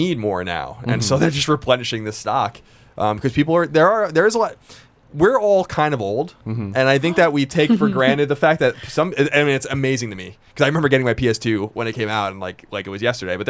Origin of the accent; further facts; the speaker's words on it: New York, United States; Oh, no, I'm saying, the ironic thing is I'm from an island and I hate seafood.